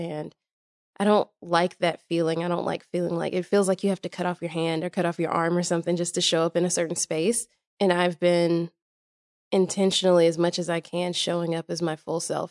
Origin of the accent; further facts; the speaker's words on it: Nashville, Tennessee, United States; Yeah, I am originally from Nashville, which and I've lived in the South my whole life except for 1 year, and I got back down here as soon as I could. So I heavily identify with being Southern.